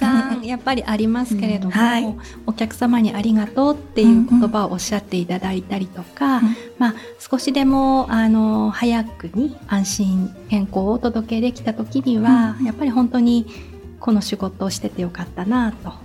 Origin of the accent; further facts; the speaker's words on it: Hachinohe, Aomori, Japan; 地元八戸